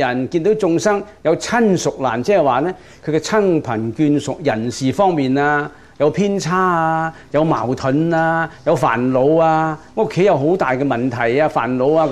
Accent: Guangdong, China; 我哋廣東人時常講呢句

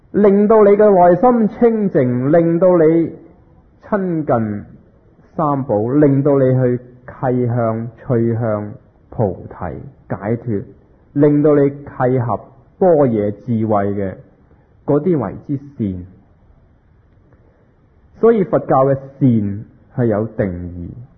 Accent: Hong Kong; 1984年，中国要收翻香港，我哋香港人，我谂八九成都希望啲英国佬唔好走。

